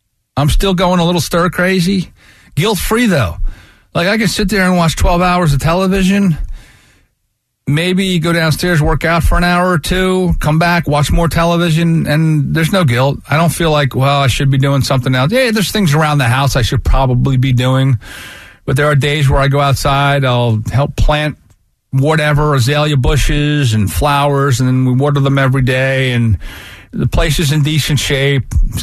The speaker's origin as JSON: {"language": "English", "town": "Avalon", "region": "New Jersey", "country": "United States", "tie": "born or raised there", "said": "You know, I grew up in Avalon, basically, and no beach bars."}